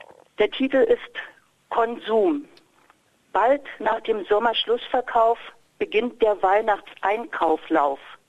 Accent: Berlin, Germany; born there; Ich lebe in Berlin und bin auch geborene Berlinerin

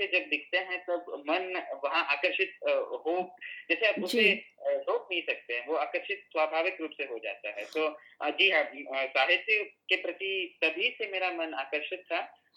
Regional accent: Karnataka, India; first language Kannada; Hindi is a second language; घरेलू वातावरण में जो हमारी मातृभाषा है वो कन्नड़ है, क्योंकि हम सब कर्नाटक रहते हैं

